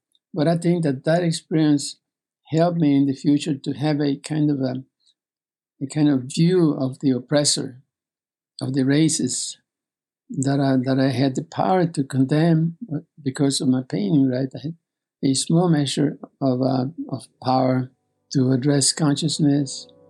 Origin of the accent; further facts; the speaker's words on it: Beaver, Texas, United States; In my hometown of Beaver, Texas, we had a killer sheriff